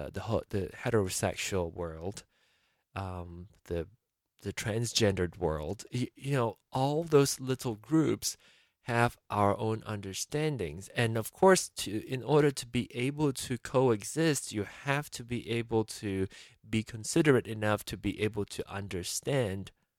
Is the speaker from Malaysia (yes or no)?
yes; Malaysia; I grew up in Malaysia